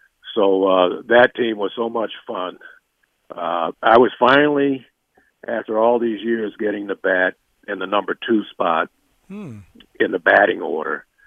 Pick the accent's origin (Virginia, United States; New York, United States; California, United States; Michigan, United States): California, United States; Los Angeles; I'm from Los Angeles, and Billy had promised me that I was going to play in that series